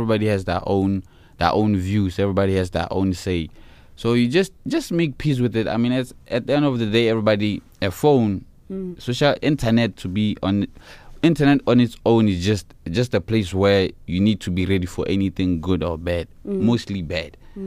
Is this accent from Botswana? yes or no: yes; Botswana; Like, I come from Botswana, yes, but I get most love from here.